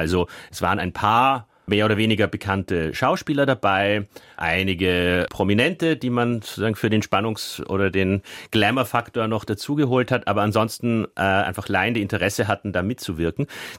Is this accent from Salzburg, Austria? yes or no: no; Vienna, Austria; Es ist ein sehr besonderer Abend, wo natürlich als Wiener noch dazu kommt, dass dieser innere Monolog, diese Novelle Fräulein Else von Arthur Schnitzler bei uns sehr bekannt ist.